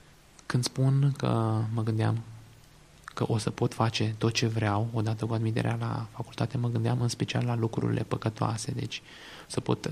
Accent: Bistrița-Năsăud, Romania; Eu sunt originar din Bistrița Năsăud, din județul Bistrița Năsăud, și pentru mine ar fi fost mult mai aproape să merg la facultate la Cluj.

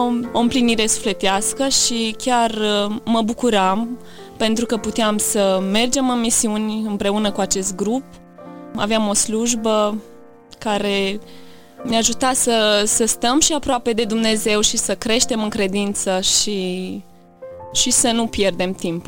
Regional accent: Bosanci, Suceava County, Romania; born there; M-am născut în Bosanci … Am avut harul să mă nasc într-o familie de oameni credincioși, o familie cu 8 copii.

